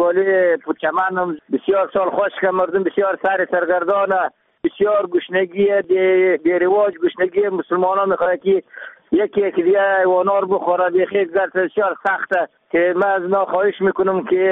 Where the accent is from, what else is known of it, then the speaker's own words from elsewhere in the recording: Mazar-i-Sharif, Balkh, Afghanistan; ما از مزار شریف هستیم، باشنده قریه شورتی ولسوالی مشغولگر است.